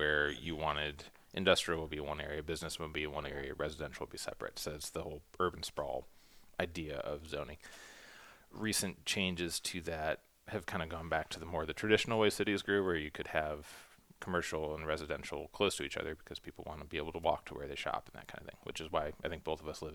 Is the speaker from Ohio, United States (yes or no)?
yes; Toledo, Ohio, United States; Like, I grew up in Toledo. There weren't typically huge development cases because it was Toledo and it was a losing population quickly when I was growing up.